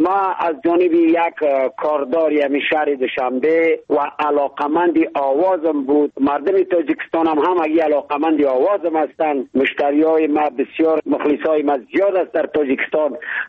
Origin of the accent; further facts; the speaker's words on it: Badakhshan, Afghanistan; خودم پامیری هستم، از پامیری بدخشان افغانستان هستم